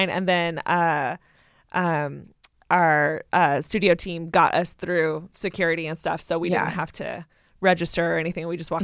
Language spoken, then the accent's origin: English; California, United States; Like, I'm from Southern California. I've heard about San Diego. I've heard about LA.